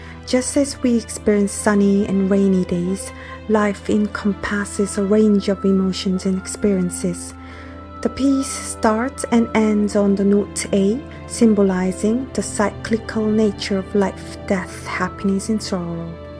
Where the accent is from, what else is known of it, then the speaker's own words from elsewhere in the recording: Seoul, South Korea; English is a second language; moved away as an adult; also born or lived in United Kingdom / United States; I was born in Seoul, South Korea, and lived there until I was 22. I then pursued studies in the UK and the US, spending more time abroad than in Seoul, so I consider the US a significant part of my upbringing.